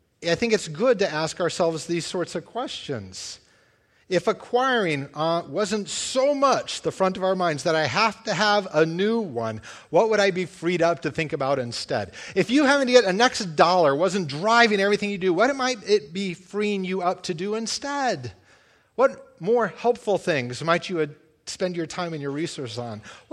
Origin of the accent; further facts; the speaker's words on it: United States; You kind of stick out a little as an American when you're over there.